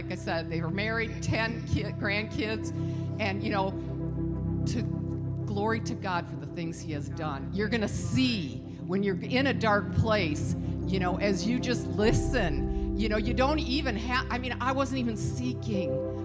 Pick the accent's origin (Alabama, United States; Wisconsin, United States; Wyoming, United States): Wisconsin, United States; Okay, I'm from Wisconsin.